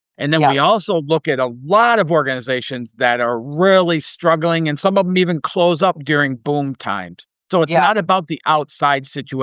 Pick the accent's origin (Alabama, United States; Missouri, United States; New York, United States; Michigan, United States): Michigan, United States; Detroit; born there; So I was born in Detroit, Michigan, in Detroit, in the very low-income blue-collar family.